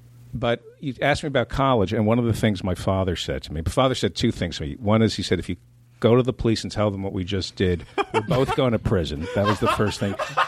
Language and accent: English; New Jersey, United States; also born or lived in Brooklyn; I grew up in New Jersey.